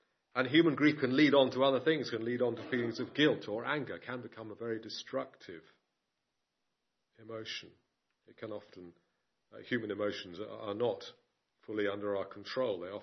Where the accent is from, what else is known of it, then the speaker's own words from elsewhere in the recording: United Kingdom; We're British, we like animals, don't we?